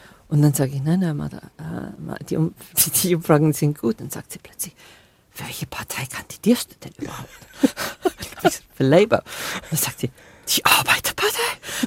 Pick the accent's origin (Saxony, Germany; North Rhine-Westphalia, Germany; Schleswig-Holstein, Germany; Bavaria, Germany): Bavaria, Germany; born there; Denn ich bin nicht nur in Bayern geboren, ich bin im tiefsten Niederbayern geboren.